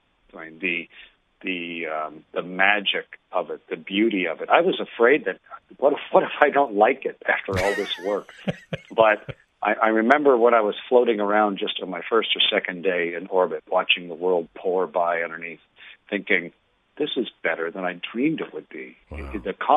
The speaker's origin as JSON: {"language": "English", "country": "Canada", "said": "as a Canadian."}